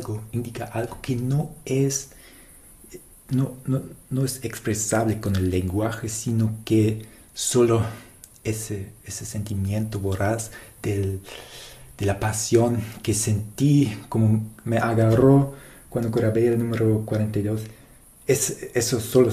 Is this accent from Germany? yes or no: yes; Germany; Spanish is a second language; también es mi batalla porque soy alemán, me va así.